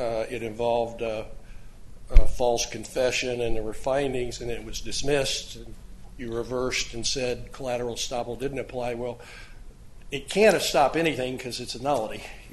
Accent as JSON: {"language": "English", "town": "Peoria", "region": "Illinois", "country": "United States", "said": "I know of my own, I'm from Peoria"}